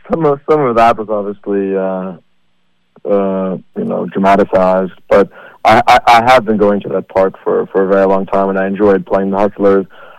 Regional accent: San Francisco, California, United States; born there; also born or lived in Laguna Beach / Netherlands / Orinda; Well, I was born in San Francisco.

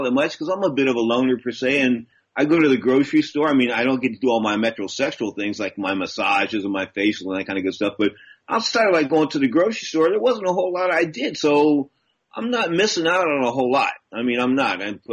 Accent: San Francisco, California, United States; When he found out I was from San Francisco, he had a little twitch, a little extra twitch in his handshake.

